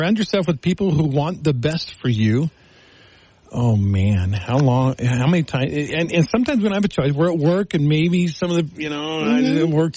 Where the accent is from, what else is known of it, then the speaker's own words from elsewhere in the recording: Texas, United States; growing up in the South in Texas, children addressed adults with yes sir or yes ma'am.